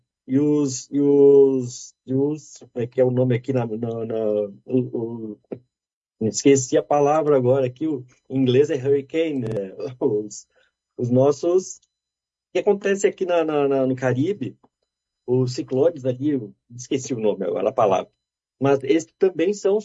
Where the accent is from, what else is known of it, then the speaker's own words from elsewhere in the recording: Rio Grande do Sul, Brazil; a gente é gaúcho, a gente ama a terra, a gente quer ficar.